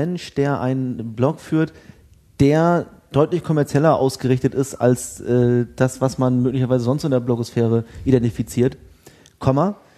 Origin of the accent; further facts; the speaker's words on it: Bremen, Germany; Ich bin ja Bremer.